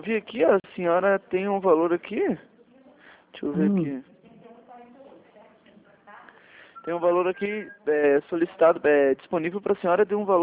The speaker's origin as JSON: {"language": "Portuguese", "region": "Paraná", "country": "Brazil", "said": "Não, sou daqui de Paraná, sou longe daí."}